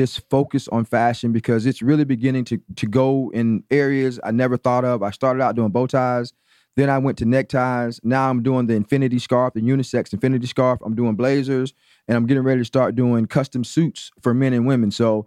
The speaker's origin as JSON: {"language": "English", "town": "Brunswick", "region": "Georgia", "country": "United States", "lives_now": "Atlanta, United States", "said": "Oh, no, I'm really from Brunswick, Georgia."}